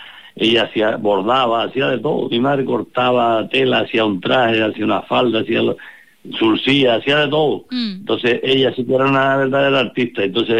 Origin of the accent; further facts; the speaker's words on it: Canary Islands, Spain; born there; Sí, yo soy majorero, es todo el que nace en Fuerteventura.